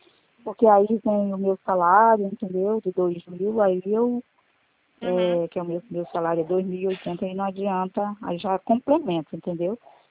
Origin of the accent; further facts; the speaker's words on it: Northeast Region, Brazil; now in Rio de Janeiro, Brazil; eu moro aqui no Rio de Janeiro, mas eu sou nordestina.